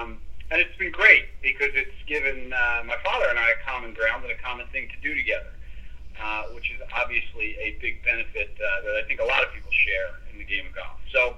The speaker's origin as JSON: {"language": "English", "town": "Philadelphia", "region": "Pennsylvania", "country": "United States", "tie": "born or raised there", "said": "But that really sums it up. Born and raised in Philly."}